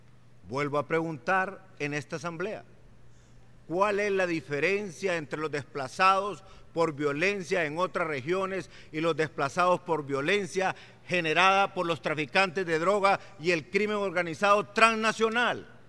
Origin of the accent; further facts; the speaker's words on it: Honduras; No somos nosotros los hondureños.